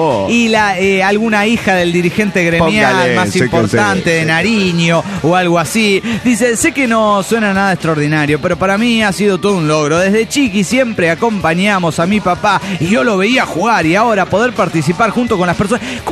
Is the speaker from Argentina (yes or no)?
no; Santo Domingo, Oaxaca, Mexico; Esto Santo Domingo queda en Ingenio, Oaxaca.